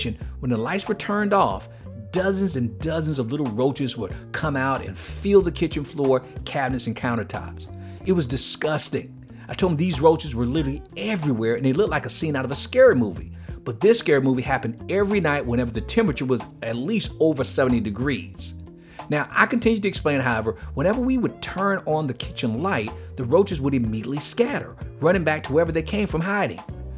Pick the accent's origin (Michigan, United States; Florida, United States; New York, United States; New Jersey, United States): Florida, United States; Miami; See, I had been a Christian most of my life, even growing up in Miami, but I only left Miami in my childhood with religion, not a relationship with Christ.